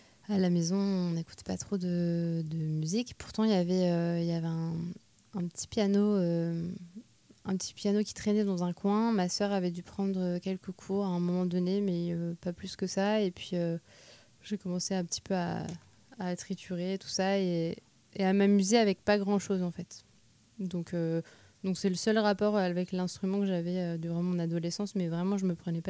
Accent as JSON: {"language": "French", "town": "Vendôme", "region": "Centre-Val de Loire", "country": "France", "tie": "born or raised there", "said": "c'est vrai qu'à Vendôme, là où j'ai grandi, il n'y a pas masse de choses à faire, on n'est pas à Tours"}